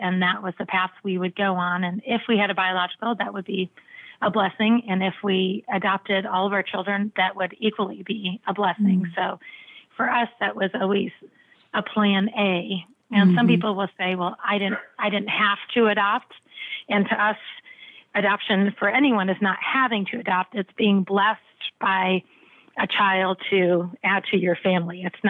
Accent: Chicago, Illinois, United States; born there; oh, well, she was born in China and I was born in Chicago.

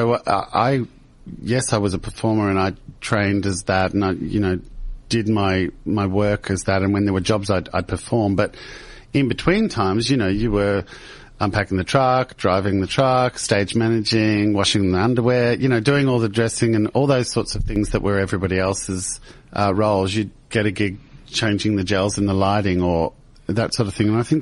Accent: Melbourne, Victoria, Australia; moved away as an adult; now in United Kingdom; I've just come back from the UK, which is where I'm now based. Yes. But I was originally born and bred in Melbourne. Yes, I'm a Melbourne boy. And I moved to the UK 7.5 years ago

